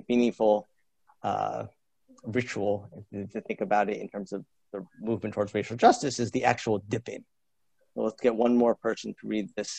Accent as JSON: {"language": "English", "country": "United States", "said": "I think, as an American, and the closest thing in my life to experiencing and knowing people"}